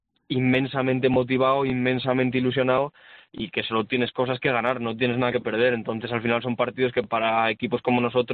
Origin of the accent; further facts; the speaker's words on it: Oviedo, Asturias, Spain; soy de Oviedo, obviamente soy muy de Oviedo